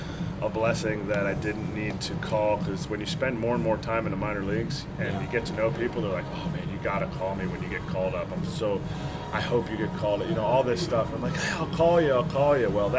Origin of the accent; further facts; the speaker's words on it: Philadelphia, Pennsylvania, United States; I was playing in Philly, and I'm from Philly